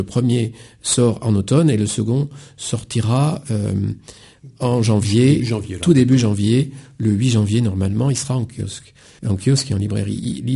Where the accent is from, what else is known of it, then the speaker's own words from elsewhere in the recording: Bordeaux, Nouvelle-Aquitaine, France; also born or lived in Ardèche; puisque je suis bordelais, je me suis installé en Ardèche pour avoir une vraie nature